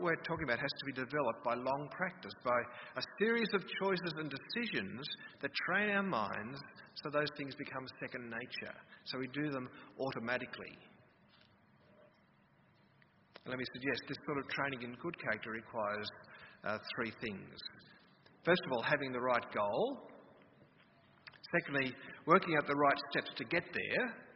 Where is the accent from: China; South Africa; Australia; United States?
Australia; Sydney, New South Wales; Sorry, I come from Sydney.